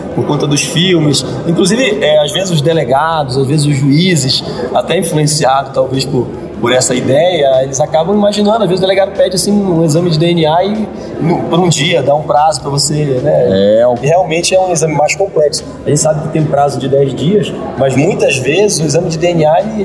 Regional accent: Amapá, Brazil; eu sou do Amapá, né, pessoal? Gente que até nem sabe se existe o Amapá, né?

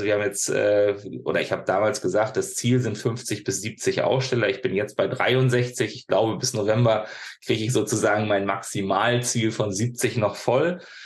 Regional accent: Hamburg, Germany; ich bin tatsächlich gebürtig aus dem hohen Norden, aus Hamburg, waschecht, wie man sagt, dritte Generation, das kriegt man aus mir nicht mehr raus

